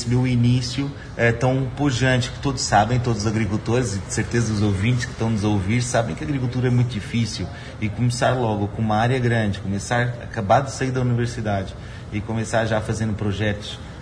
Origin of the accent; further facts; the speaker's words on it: Maringá, Paraná, Brazil; born there; ter sido tão bem recebido nessa cidade, que é a cidade onde eu nasci